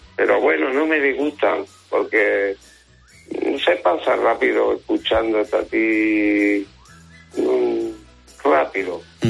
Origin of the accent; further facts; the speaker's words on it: Seville, Andalusia, Spain; moved away as an adult; Yo no soy de nacimiento, yo soy sevillano, ¿no? De cama. Pero que todo. Sí, pero llevo aquí ya muchos años, llevo 25 para 26 años.